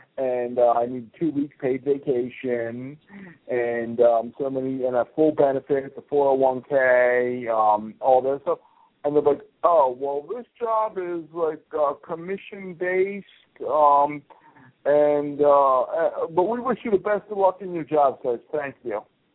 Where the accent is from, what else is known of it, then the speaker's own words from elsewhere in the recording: United States; I think, even though I'm Italian, I'm not into soccer. I know soccer's huge over in Italy, but I'm an American, damn it